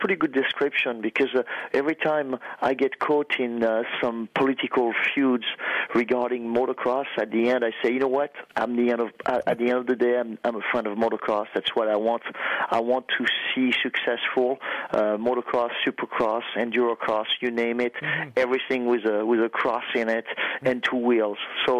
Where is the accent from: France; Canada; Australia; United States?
France; Auvergne-Rhône-Alpes; born there; English is a second language; I was born in France about 50 years ago. I was in the French Alps. I was a skier.